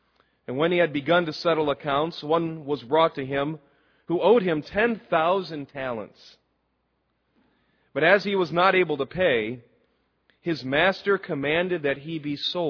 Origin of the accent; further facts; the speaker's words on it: Michigan, United States; moved away as an adult; I guess it's because I was born in the Midwest. And I left Michigan when I was 18, and since then it's only been a place I visit.